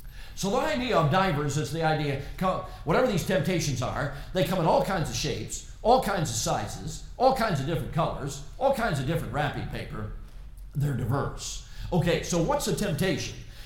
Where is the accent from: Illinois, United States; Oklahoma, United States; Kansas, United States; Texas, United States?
Illinois, United States; Chicago; Now, friends, I grew up in Chicago. I've never been mugged.